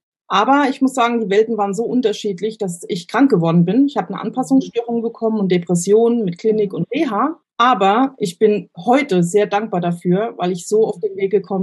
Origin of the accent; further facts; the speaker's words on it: Germany; Also ich bin aus Deutschland.